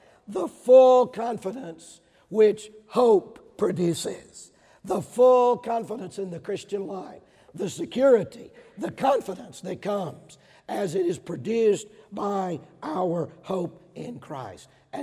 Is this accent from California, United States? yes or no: no; Georgia, United States; Now, I grew up in Georgia. Everybody knows people from Alabama and Georgia have the blessing of a beautiful southern accent.